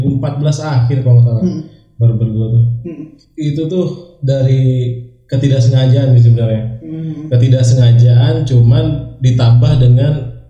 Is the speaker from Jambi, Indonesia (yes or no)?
yes; Jambi, Indonesia; moved away as an adult; also born or lived in Yogyakarta; gua dulu dari SD sampai SMA tuh di Jambi tuh suka banget ke pangkas rambut